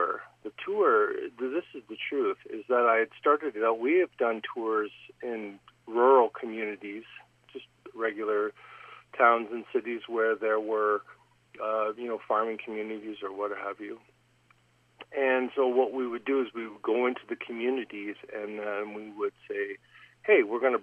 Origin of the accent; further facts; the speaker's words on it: Red Deer, Alberta, Canada; I grew up in Red Deer, Alberta, away from any sort of Indigenous roots.